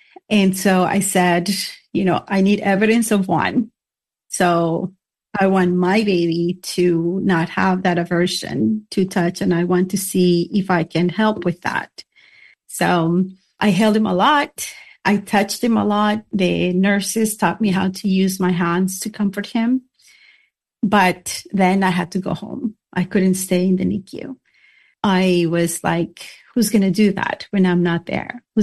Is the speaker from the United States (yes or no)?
no; Colombia; English is a second language; I am Hispanic. I was born in Colombia, born and raised.